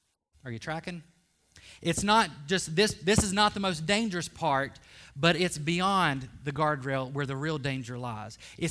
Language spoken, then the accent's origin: English; West Virginia, United States; I grew up in West Virginia in the mountains.